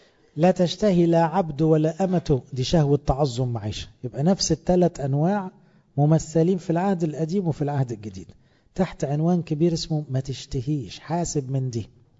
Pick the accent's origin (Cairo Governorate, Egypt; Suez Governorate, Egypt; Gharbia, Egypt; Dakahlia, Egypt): Cairo Governorate, Egypt; Cairo; وطبعا احنا عندنا في القاهرة ما بقولكوش بقى على طرة الصيام وعلى الغلاوة